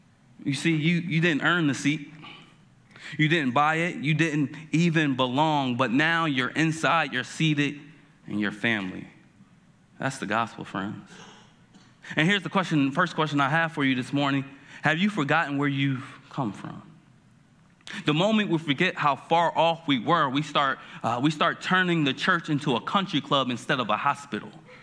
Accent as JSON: {"language": "English", "region": "New Jersey", "country": "United States", "said": "It was also the year, I'm from Jersey, it was the year I took my first trip to Tennessee."}